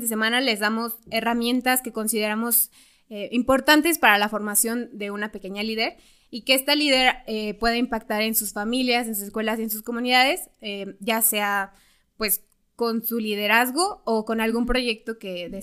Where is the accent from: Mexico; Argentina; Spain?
Mexico; San Felipe, Guanajuato; Yo soy de San Felipe, Guanajuato